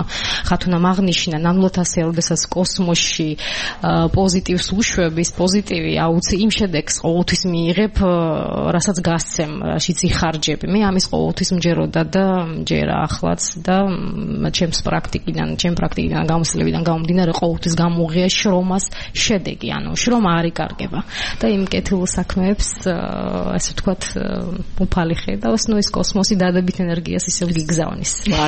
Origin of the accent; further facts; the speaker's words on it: Sukhumi, Abkhazia, Georgia; moved away; აფხაზეთთან არის დაკავშირებული და სოხუმთან, სადაც მე დავიბადე და გავიზარდე